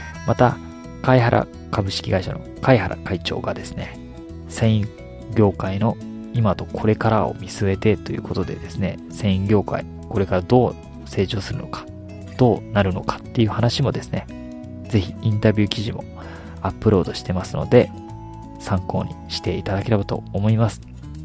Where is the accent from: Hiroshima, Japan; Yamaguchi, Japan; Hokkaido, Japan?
Hiroshima, Japan; 僕自身広島出身でですね、広島にこんな企業あるんだよというこの同郷の気持ちからですね